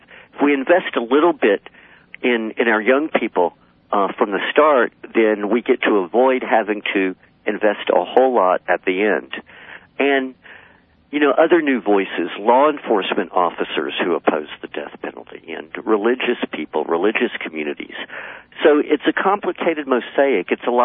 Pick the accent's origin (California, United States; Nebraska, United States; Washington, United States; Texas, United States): Texas, United States; Well, that would very definitely be my home state of Texas.